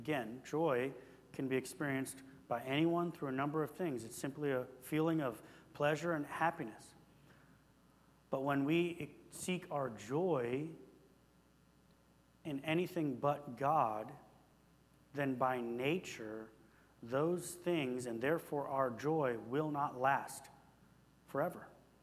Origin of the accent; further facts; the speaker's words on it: Phoenix, Arizona, United States; So I grew up in Phoenix.